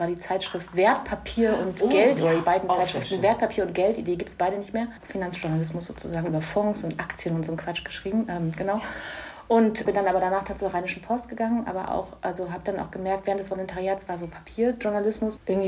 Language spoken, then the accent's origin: German; Berlin, Germany; also born or lived in Northern Germany; now in Düsseldorf, Germany; geboren bin ich im Osten Deutschlands, aufgewachsen in Ost-Berlin, Dann mit meiner Familie damals noch vor der Wende rüber gemacht in den Norden Deutschlands und von dort aus zum Studieren wieder zurück nach Berlin und dann nach Düsseldorf gekommen zum Arbeiten